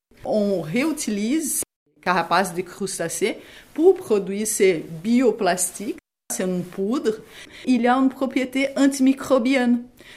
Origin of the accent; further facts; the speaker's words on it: Capivari, São Paulo, Brazil; French is a second language; now in Magdalen Islands, Canada; Je viens du Brésil, petite ville dans la province de São Paulo. La ville s'appelle Capivari. C'est une ville de 50 000 personnes. Et là, on se connaît vraiment, on se connaît par les noms de famille.